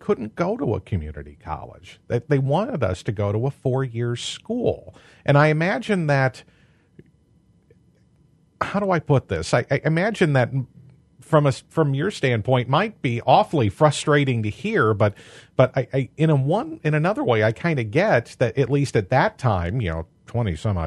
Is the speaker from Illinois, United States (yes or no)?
yes; Illinois, United States; I'm from Henry County, so that meant I would have probably, if I had chosen a community college, I'd have gone to probably Black Hawk